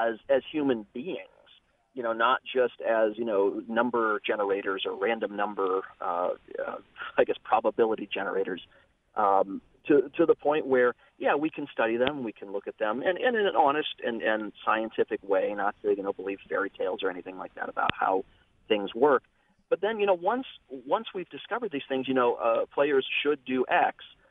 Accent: Cleveland, Ohio, United States; When I was about 9 years old, unfortunately. I grew up in Cleveland

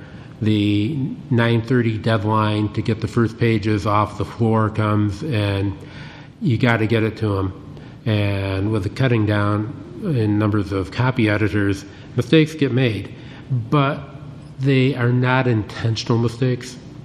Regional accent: New York, United States; I grew up out in Cattaraugus County, and my next-door neighbor was a dairy farmer

